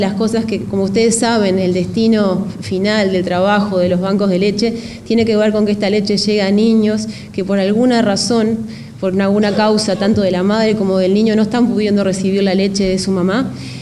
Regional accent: Uruguay; que creo que nos caracteriza como uruguayos

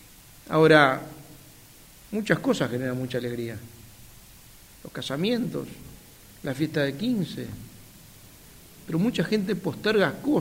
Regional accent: Uruguay; como uruguayo

